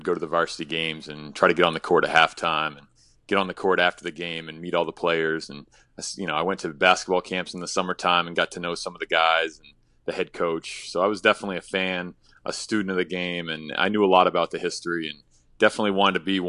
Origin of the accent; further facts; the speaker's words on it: Warren, Maine, United States; I was born and raised in Warren, Maine, and I went to Madomic Valley High School.